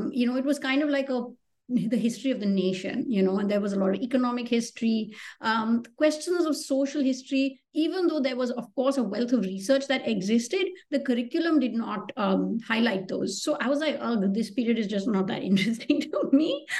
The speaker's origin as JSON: {"language": "English", "region": "Delhi", "country": "India", "tie": "born or raised there", "said": "I think first and foremost, it was growing up in Delhi, where a lot of, and here again, maybe I'm referring to that kind of built fabric from pre-colonial times. So a lot of that survives in Delhi, you know, and I grew up in a part of Delhi"}